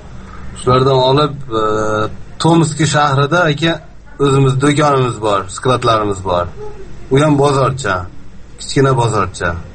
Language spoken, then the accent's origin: Uzbek; Andijan Region, Uzbekistan; now in Novosibirsk, Russia; Men o'zim Andijondan.